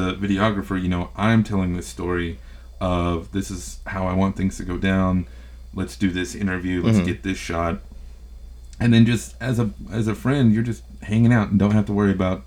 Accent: Texas, United States; But, you know, we're in West Texas. I'm from West Texas.

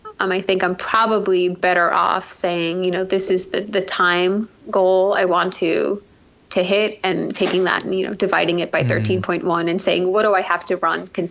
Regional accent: New York City, New York, United States; New York City is where I grew up. So it is kind of like my hometown marathon.

